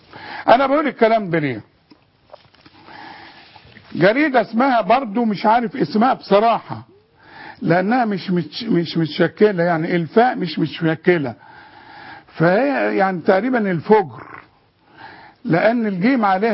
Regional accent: Egypt; وانا كمواطن مصري

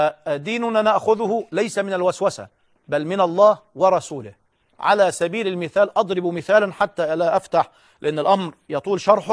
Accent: Egypt; ليس عندنا في مصر فقط

